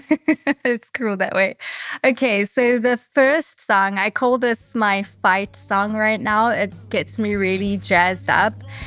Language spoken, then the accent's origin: English; South Africa; It's always, as a South African, it's always a really, really great thing